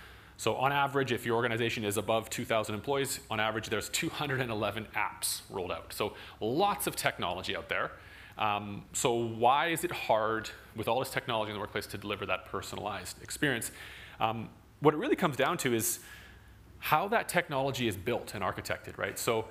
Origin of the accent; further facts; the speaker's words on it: Vancouver, British Columbia, Canada; So I'm from Vancouver, I live in Canada.